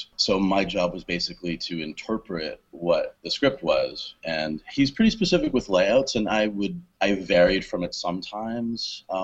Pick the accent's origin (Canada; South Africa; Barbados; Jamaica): Canada; now in Long Beach, United States